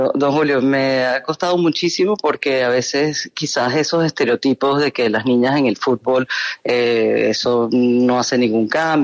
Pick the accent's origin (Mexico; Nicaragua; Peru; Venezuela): Venezuela; Yo como venezolana amo Colombia